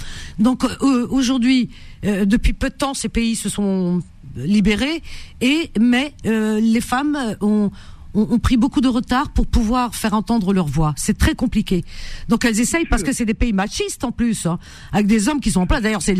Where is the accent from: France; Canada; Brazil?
France; chez nous, en France